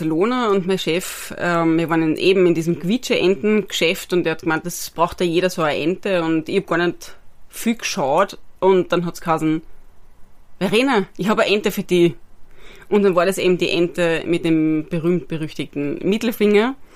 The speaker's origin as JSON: {"language": "German", "region": "Styria", "country": "Austria", "tie": "born or raised there", "moved": "as an adult", "said": "ich bin dann aber mit 21, 20 war ich noch, einfach nach Wien gegangen, weil ich bin gebürtige Steirerin"}